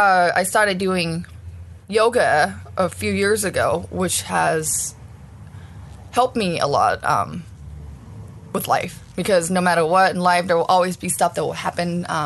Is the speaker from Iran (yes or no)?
no; Las Vegas, Nevada, United States; also born or lived in Thailand; I grew up in Vegas. I'm Thai, so I've always, been a Buddhist in a way.